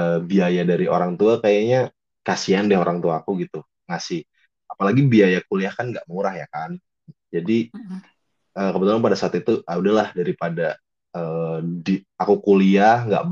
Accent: Central Java, Indonesia; now in Bandung, Indonesia; aku seorang perantauan, orang anak dari Jawa yang sekarang tuh ngerantau di Kota Bandung gitu.

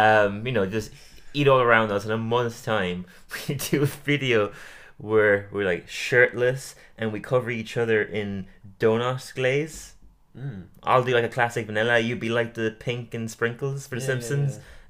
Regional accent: Ireland; Another thing that makes us a little bit different and interesting is that I'm Irish and you're English

